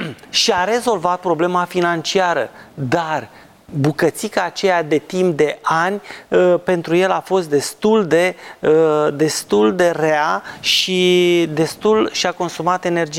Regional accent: Romania; din punctul nostru de vedere al românului, pentru că sunt român, prefer sistemul să nu fiu dator

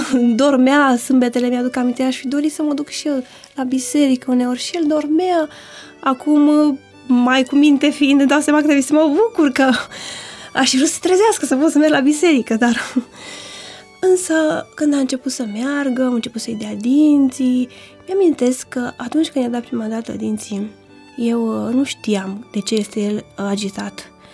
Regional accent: Măgureni, Prahova, Romania; Nunta a avut loc la Măgureni, Prahova, satul Banului, de unde sunt eu.

